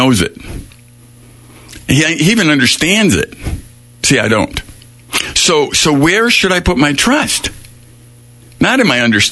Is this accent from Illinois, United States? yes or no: yes; Chicago, Illinois, United States; I grew up in Chicago